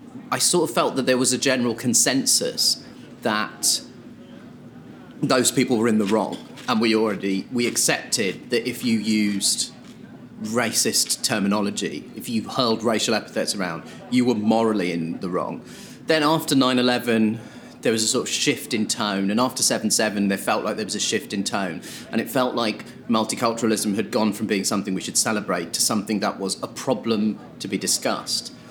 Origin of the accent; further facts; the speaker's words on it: Croydon, London, United Kingdom; I grew up in Croydon